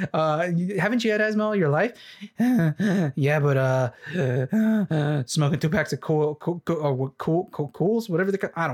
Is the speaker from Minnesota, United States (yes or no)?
no; New York, United States; accent: Brooklyn; My accent is very Brooklyn, right?